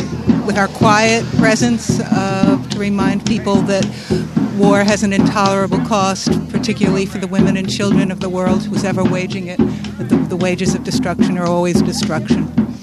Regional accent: Farmington, United States; from Farmington, a member of Women in Black.

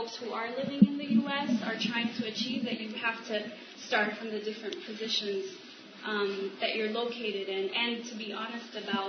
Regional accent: United States; I was raised here in the United States

